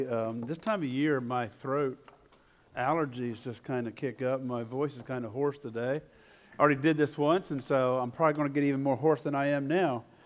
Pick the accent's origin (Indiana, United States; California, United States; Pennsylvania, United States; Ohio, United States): Pennsylvania, United States; Prior to that, we lived in Colorado, and that's my wife's home. I grew up in Pennsylvania.